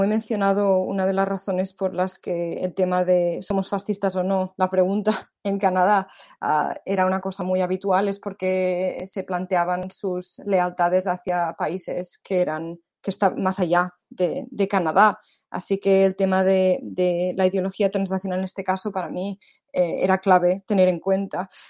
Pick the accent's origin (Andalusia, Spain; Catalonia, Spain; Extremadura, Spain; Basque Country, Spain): Catalonia, Spain; accent: Catalan; yo supongo que tengo acento catalán al hablar en español